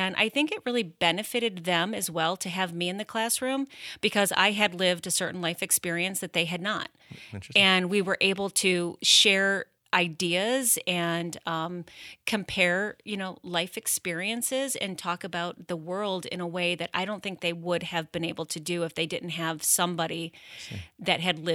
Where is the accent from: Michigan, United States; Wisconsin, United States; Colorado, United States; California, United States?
Michigan, United States; you know, I grew up in Michigan, just north of Detroit, and everybody from Michigan tells you exactly where they grew up on their mitten.